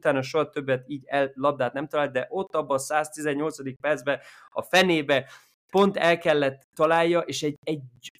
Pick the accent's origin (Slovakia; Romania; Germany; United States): Germany; és akkor Németországban születtem, Németországban élek